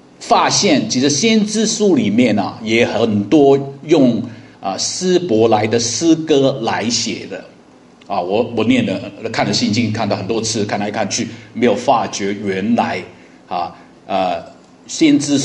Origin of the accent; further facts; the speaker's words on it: China; 我们中国人都很多诗